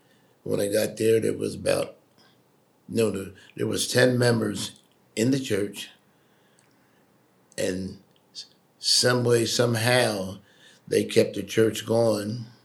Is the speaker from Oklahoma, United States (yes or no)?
no; Westchester, New York, United States; I was not born in Kennett. I was born in Westchester, lived there for 18 years, and I spent 4 years in the Marine Corps.